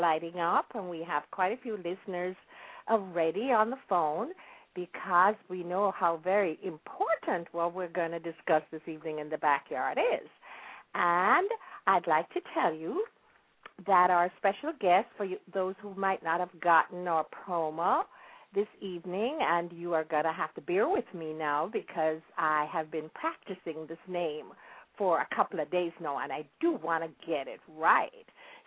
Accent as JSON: {"language": "English", "country": "Jamaica", "tie": "born or raised there", "moved": "yes", "lives_now": "United States", "said": "during my growing up, and I grew up in Jamaica during the 40s and 50s"}